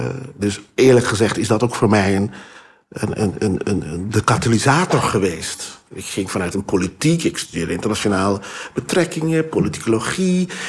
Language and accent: Dutch; Curaçao; ik kom van Curaçao, maar ik was altijd wel bezig met de Afrikaanse heritage.